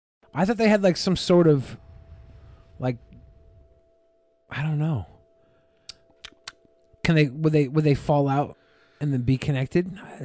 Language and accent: English; Seattle, Washington, United States; I'm going to go with emeralds because I'm from Seattle